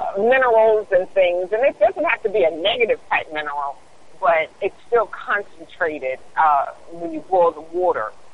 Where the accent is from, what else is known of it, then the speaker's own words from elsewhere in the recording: Pennsylvania, United States; Because, you know, we're from Pennsylvania, so we wear them, you know.